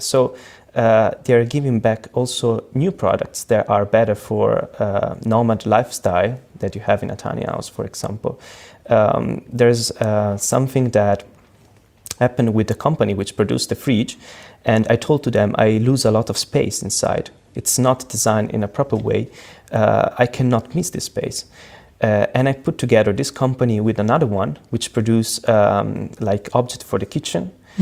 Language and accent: English; Italy; English is a second language; Was around going next to my hometown in Italy to companies and ask for products and materials to install into the tiny house.